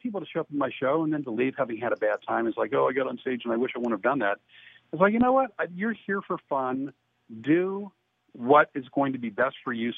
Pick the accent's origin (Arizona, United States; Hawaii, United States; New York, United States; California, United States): Arizona, United States; Phoenix; moved away as an adult; now in Louisiana, United States; Hi, let's see, born and raised in Phoenix. I've been divorced 5 times. My fourth ex-wife is a Cajun girl, and for that reason, I moved to Louisiana.